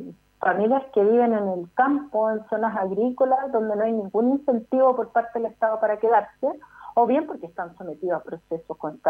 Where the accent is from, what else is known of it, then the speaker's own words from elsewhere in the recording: Chile; como chilenos y chilenas también hemos sido inmigrantes maltratados, racializados en otros lugares